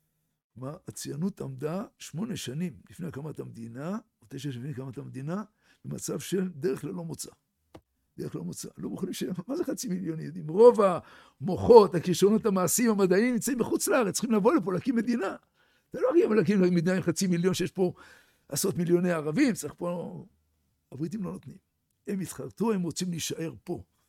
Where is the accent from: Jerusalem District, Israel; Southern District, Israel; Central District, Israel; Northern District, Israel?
Southern District, Israel; Halutza; אני בא מאזור חלוצה, כן, חלוצה, חלוצה, עוטף עזה מה שנקרא.